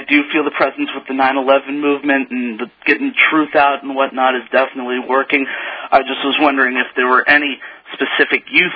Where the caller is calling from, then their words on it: California, United States; Calling from California.